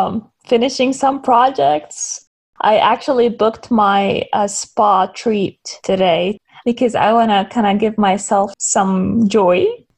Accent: Eastern Province, Saudi Arabia; English is a second language; moved away as an adult; also born or lived in Texas, United States / Washington, D.C., United States; now in Draper, United States; I'm from Saudi Arabia, from the East Province in Saudi Arabia. And I moved to the United States in 2011. And I lived in different states. I lived in Texas for a while, and then I moved to Washington, D.C. And now I live in Draper, Utah.

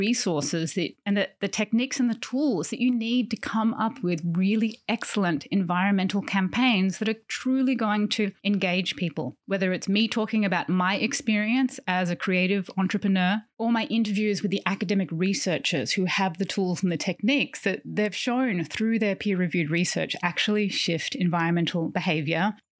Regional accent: Australia; If you are back in my hometown of Australia, yeah, it's a country, but it's kind of also a town.

